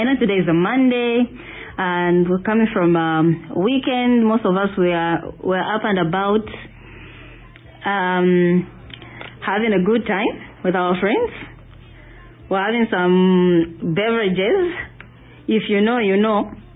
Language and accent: English; Copperbelt, Zambia; Yeah, I'm also from the Copper Belt.